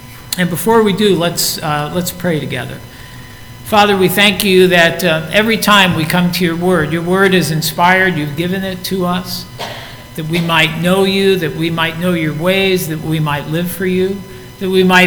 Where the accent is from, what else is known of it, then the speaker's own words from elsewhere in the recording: New York, United States; I'm from New York originally, and Mary's from Wisconsin